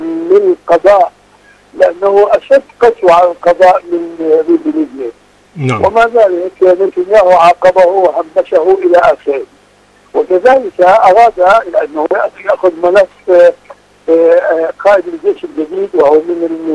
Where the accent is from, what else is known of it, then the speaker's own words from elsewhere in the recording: Palestine; لا أتكلم كوني فلسطيني